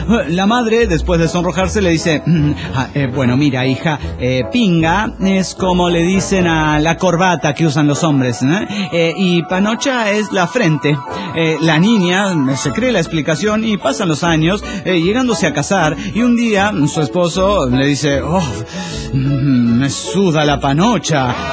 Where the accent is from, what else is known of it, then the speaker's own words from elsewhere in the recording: Oaxaca, Mexico; Hola, ¿qué tal? … de Oaxaca, México.